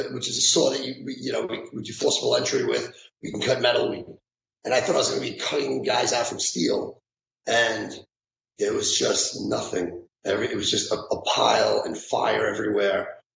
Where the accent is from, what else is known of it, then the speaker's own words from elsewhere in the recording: Long Island, New York, United States; I'm from Long Island, or wherever I go anywhere, they say, where are you from? I'm from New York, you know, and New York City's fine.